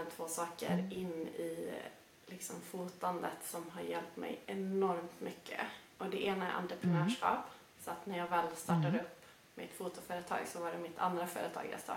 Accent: Arvidsjaur, Norrbotten County, Sweden; Jag bor uppe i Arvidsjaur, vilket säkert kommer att höras på min dialekt.

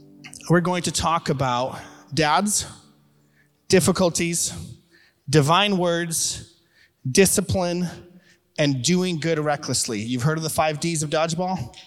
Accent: Ukraine; now in United States; And I didn't grow up in the U.S. I grew up in Ukraine.

